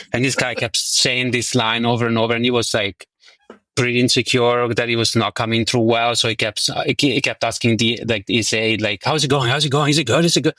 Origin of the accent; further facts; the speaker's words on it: Italy; English is a second language; I grew up in Italy and like my parents, all they listened to was Italian songs, like growing up.